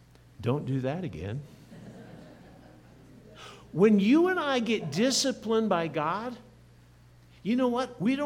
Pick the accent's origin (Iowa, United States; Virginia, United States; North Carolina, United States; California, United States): Iowa, United States; I grew up in Iowa. Had a wonderful, loving mother. Dad died at age 14.